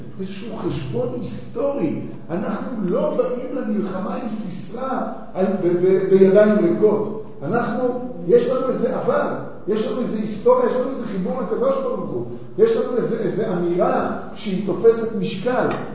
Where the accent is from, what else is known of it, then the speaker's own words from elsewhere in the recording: Tel Aviv, Tel Aviv District, Israel; אבל בילדותי בתל אביב, כל בוקר כשהייתי הולך לבית ספר